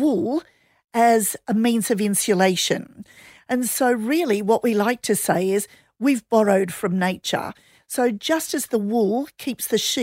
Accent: Australia; I'm from Australia

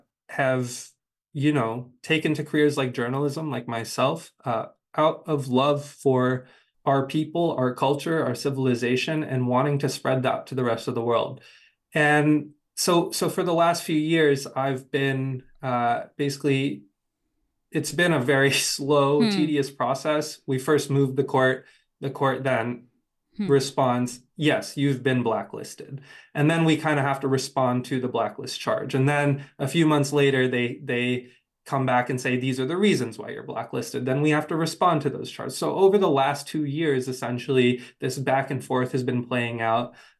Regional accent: United States; I have immense privilege as an American citizen, being able to return to my home country

